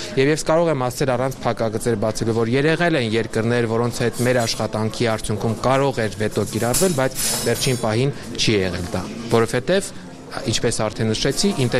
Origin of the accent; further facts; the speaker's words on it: Nagorno-Karabakh, Azerbaijan; որ ինձ համար որպես արցախցի իմ իրավունքների պաշտպանության համար այլ ընտրանք քան իշխանապողությունը չկա